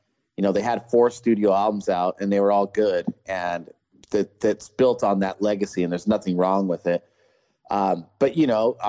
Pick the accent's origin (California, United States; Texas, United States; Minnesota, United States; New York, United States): California, United States; Ventura; I grew up in Southern California, Ventura to be exact.